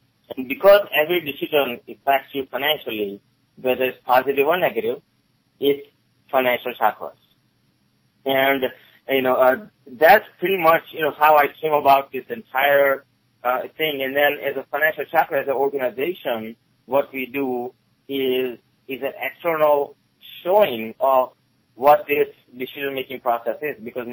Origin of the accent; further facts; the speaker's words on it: Gettysburg, Maryland, United States; moved away; also born or lived in India; I came here originally from India in 1989, with $20 and not a word of English. I grew up here in Gettysburg, Maryland area